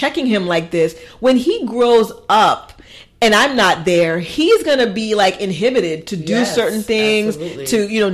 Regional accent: Haiti; being West Indian, being Haitian, domestic violence is not something you speak about.

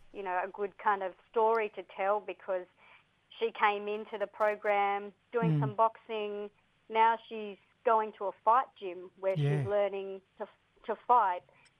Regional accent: Darwin, Northern Territory, Australia; I'm from Darwin in the Northern Territory on this beautiful Larrakia country here.

